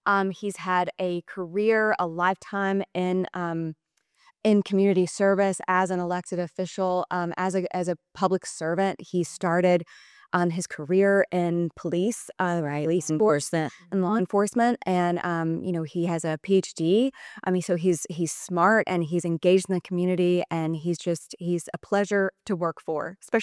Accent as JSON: {"language": "English", "region": "Alabama", "country": "United States", "tie": "born or raised there", "also_born_or_lived": "Nashville", "accent": "Southern", "lives_now": "Las Vegas, United States", "said": "You will probably hear in my accent, I am from the South, born and raised in Alabama, and then also by way of Nashville."}